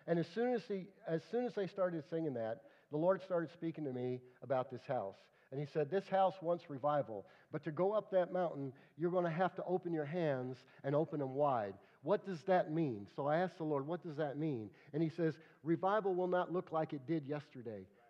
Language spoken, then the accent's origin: English; California, United States; also born or lived in Texas; I am from California, but I did live in Texas.